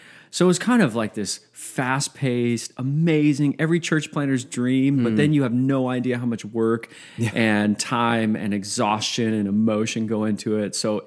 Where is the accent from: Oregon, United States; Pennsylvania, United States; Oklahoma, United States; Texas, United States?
Oregon, United States; Growing up, I grew up in Southern Oregon in a broken home, really dysfunctional, saw a lot of trauma growing up